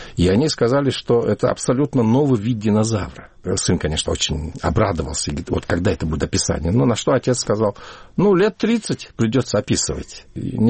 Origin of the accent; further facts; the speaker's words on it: Ulaanbaatar, Mongolia; в детстве, в Улан-Баторе у нас был большой Чайна-таун